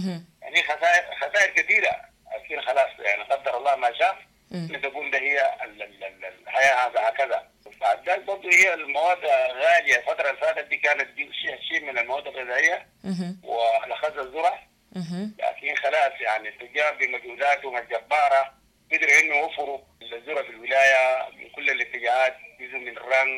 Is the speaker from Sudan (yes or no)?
yes; Sudan